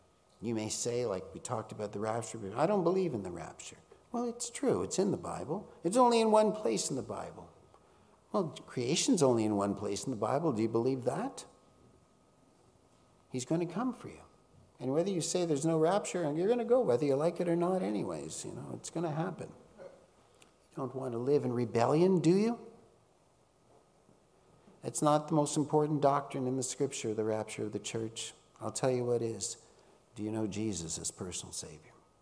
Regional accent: Laval, Quebec, Canada; I grew up in Laval

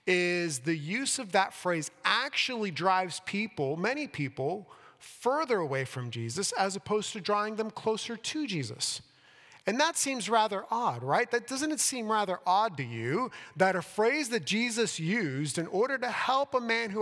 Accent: Miami, Florida, United States; So growing up in Miami, for those of you that don't know, I moved to Miami when I was 6. That's where I grew up.

